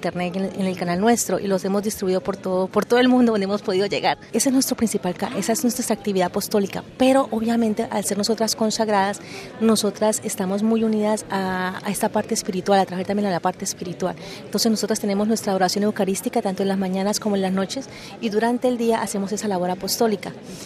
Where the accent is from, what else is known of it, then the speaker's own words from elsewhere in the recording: Colombia; Ahorita mi pueblo colombiano sufre